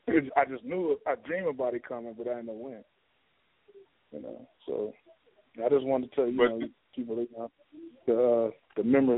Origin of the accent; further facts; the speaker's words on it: San Bernardino, California, United States; You know, I'm from California, San Bernardino, California.